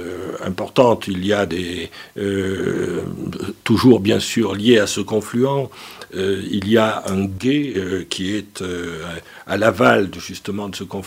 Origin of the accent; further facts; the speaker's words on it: Limoges, Nouvelle-Aquitaine, France; born there; Ah oui, je suis né à Limoges, mon épouse est née à Saint-Priétorion, je suis très implanté sur cette commune